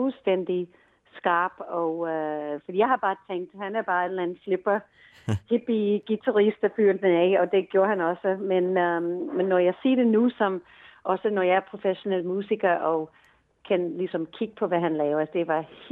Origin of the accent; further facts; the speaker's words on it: New York, United States; now in Denmark; Jeg voksede op i New York State, cirka halvanden time fra Woodstock.